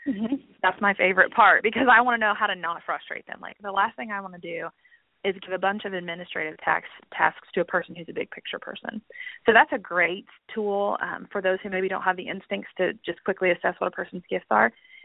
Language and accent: English; Midwest, United States; I'm from the Midwest, so that's how it would happen.